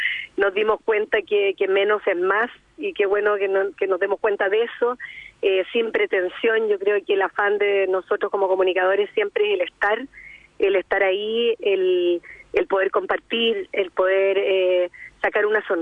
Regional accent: Chile; nosotros como chilenos con una hija americana fue como wow

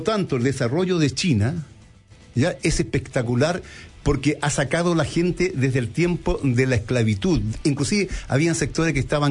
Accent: Chile; aquí hay un problema como chilenos, estamos en una realidad, ¿no?

